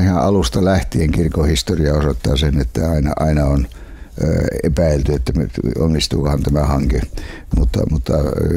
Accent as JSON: {"language": "Finnish", "region": "Savonia", "country": "Finland", "said": "mehän olemme suomalaisia, vaikka me nyt olemme savolaisia, niin kyllä me nyt kuitenkin olemme kai savolaisetkin suomalaisia."}